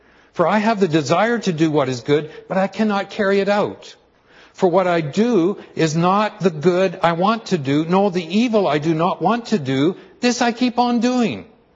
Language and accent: English; Calgary, Alberta, Canada; I'm from Calgary.